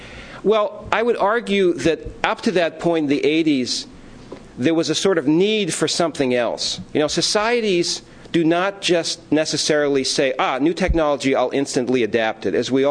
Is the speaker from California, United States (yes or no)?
no; Philadelphia, Pennsylvania, United States; I grew up here in Philadelphia